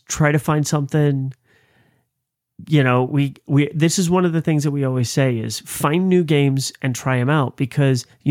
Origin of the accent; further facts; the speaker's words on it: United States; But because I'm an American, I don't have that.